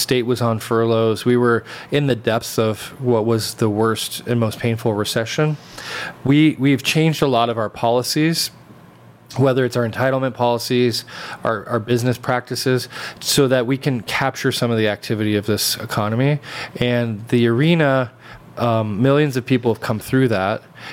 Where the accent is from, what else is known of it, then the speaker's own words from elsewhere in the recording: St. Paul, Minnesota, United States; now in Sacramento, United States; But even those, like when I grew up in St. Paul, we had a freeway blow right through one of our historic African-American communities called Rondo.